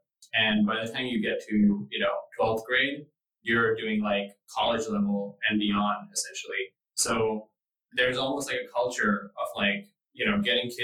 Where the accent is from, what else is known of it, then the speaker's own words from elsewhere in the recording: India; also born or lived in United States; besides sort of being born in the US, like I never actually came back once going to India.